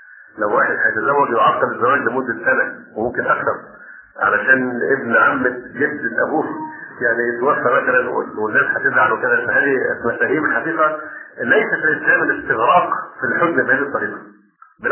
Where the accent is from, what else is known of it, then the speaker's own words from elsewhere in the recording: Egypt; والأشياء دي ما توجد غير في مصر، من عندنا لا توجد غير عندنا في مصر للأسف الشديد